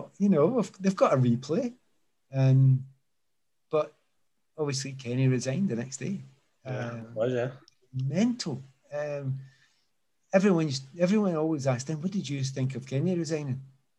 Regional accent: Scotland, United Kingdom; you know, I'm Scottish.

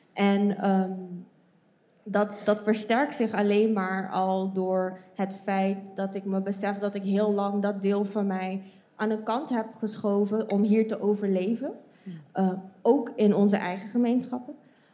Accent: Aruba; now in Netherlands; ik kom zelf uit Aruba en mijn ouders zijn Surinaams. Mijn vader is gemixt, ja, Afro-Surinaams en mijn moeder Javaans. Ik woon nu al 9 jaar in Nederland, bijna, ja, volgend jaar 10.

